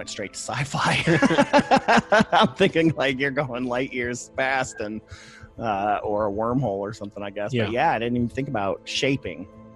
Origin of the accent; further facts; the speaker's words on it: Toledo, Ohio, United States; I went up to my hometown of Toledo and went up to Detroit.